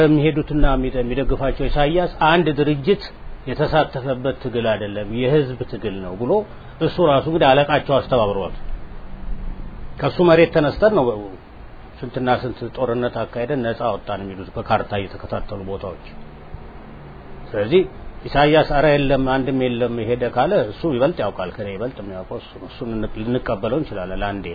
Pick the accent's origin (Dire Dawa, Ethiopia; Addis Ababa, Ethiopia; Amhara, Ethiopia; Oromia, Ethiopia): Addis Ababa, Ethiopia; እኔ ከተማ ነው የተወለድኩ አዲስ አበባ ነው የተወለድኩ እና ያደኩት